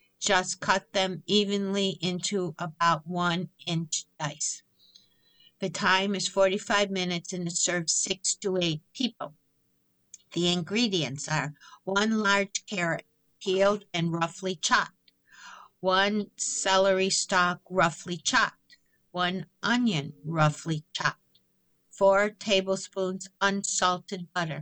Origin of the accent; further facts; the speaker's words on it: Pennsylvania, United States; I learned to forage fungi in my 20s, wandering the woods of my home state, Pennsylvania, July through October